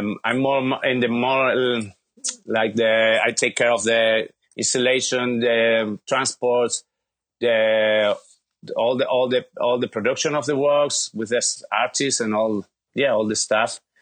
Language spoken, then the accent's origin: English; Valencia, Valencian Community, Spain; now in New York, United States; because I'm from Valencia, I'm not from Madrid or Barcelona.